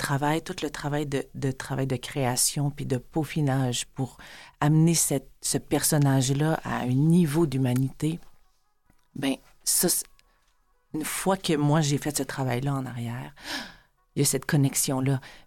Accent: China; des fois, là, je suis chinoise, mais là, j'ai joué récemment une japonaise.

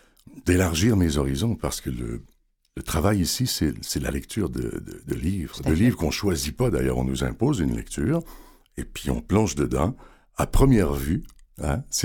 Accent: Quebec, Canada; J'ai donc commencé un petit peu à la radio locale chez moi, en Gaspésie.

